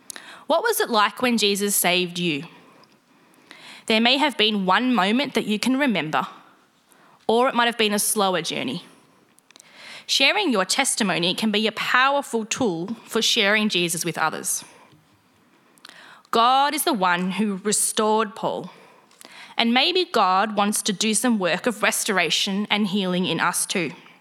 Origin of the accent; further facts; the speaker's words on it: Warrandyte, Victoria, Australia; I grew up in Warrandyte, where there are lots of trees, and we had frequent power outages.